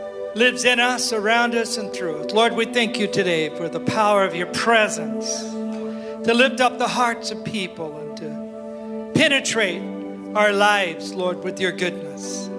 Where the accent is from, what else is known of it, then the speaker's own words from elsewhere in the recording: California, United States; now in Oregon, United States; Born and raised in Southern Cal.